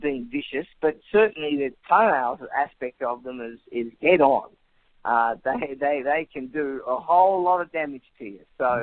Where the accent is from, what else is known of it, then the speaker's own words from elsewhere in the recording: Sydney, New South Wales, Australia; born there; So I was born in Sydney